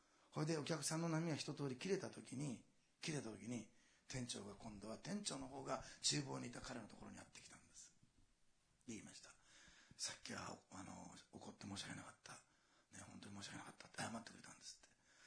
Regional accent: Osaka, Japan; born there; 私はあのせっかちだからでしょうね、私大阪生まれですから

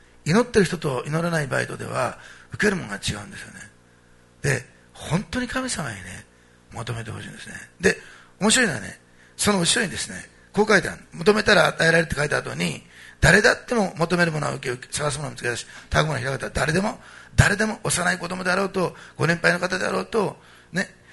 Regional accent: Osaka, Japan; born there; すいませんね、食べ物の話になると乗ってくるんですよね、大阪生まれだから、ね。

